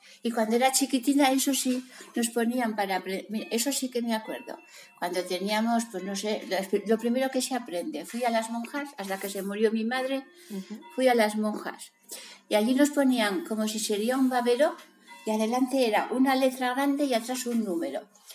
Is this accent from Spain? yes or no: yes; Corella, Navarre, Spain; De Corella.